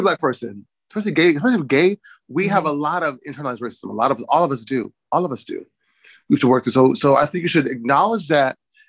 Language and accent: English; United States; You know, I think growing up in America, anyone who's not white would have a negative